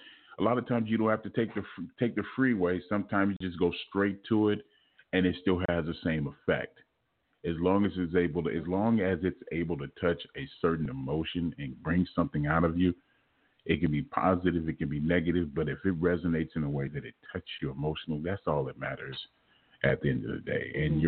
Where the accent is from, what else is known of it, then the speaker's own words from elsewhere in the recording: Los Angeles, California, United States; I've been here now for about close to 10 years. And I can tell the mm-hmm. difference because I'm originally from Los Angeles.